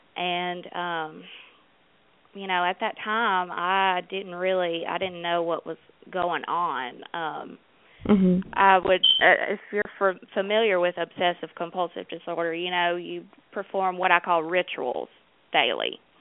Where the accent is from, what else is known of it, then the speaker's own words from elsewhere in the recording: Tennessee, United States; I'm a 28-year-old recovering addict, and I'm from Middle Tennessee.